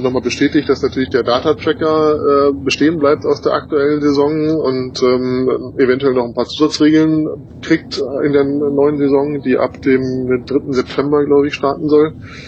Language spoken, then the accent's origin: German; Hanover, Lower Saxony, Germany; born there; als geborener Hannoveraner bin ich natürlich